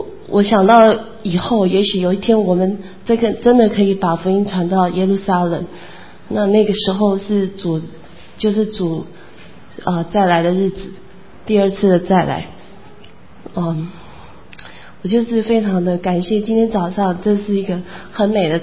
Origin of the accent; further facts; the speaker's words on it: Taiwan; now in Kansas City, United States; 因为我从台湾来到这个International House of Prayer 是在 Red Bridge 麦比孔牧师那边。